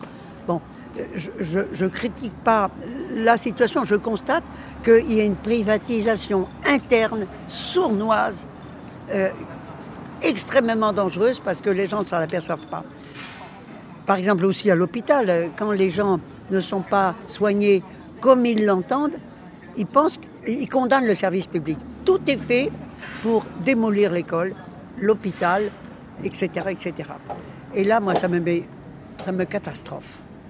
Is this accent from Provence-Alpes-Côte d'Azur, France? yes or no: no; Île-de-France, France; now in Chambéry, France; Il y a 34 ans que je suis à la retraite et j'habite au-dessus de Chambéry, dans la montagne. Avant, j'étais banlieusarde de Paris.